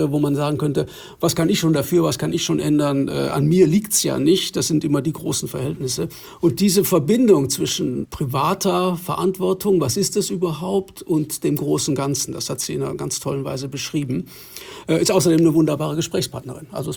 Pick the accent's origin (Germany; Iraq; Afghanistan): Germany; West Germany; da verstehe ich jetzt mal als Westdeutscher gar nichts von dem